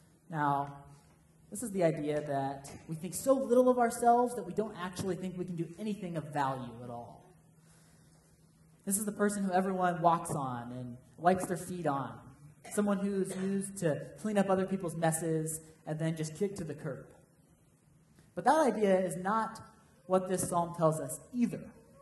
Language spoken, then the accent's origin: English; Paxton, United States; Now, as many of you know, I grew up in Paxton.